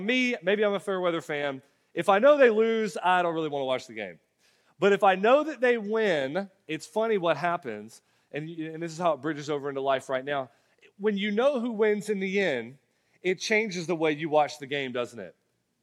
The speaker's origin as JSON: {"language": "English", "region": "Florida", "country": "United States", "said": "I don't follow a million sports here in North Carolina because I'm from Florida, but I love to follow the Florida sports."}